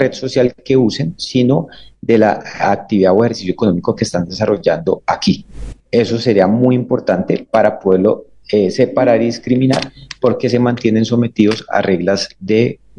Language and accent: Spanish; Colombia; sino también como colombianos que realizamos operaciones en el mundo virtual